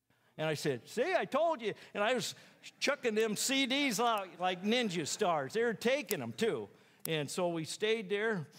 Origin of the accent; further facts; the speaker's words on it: Michigan, United States; I said, no, I'm from Michigan.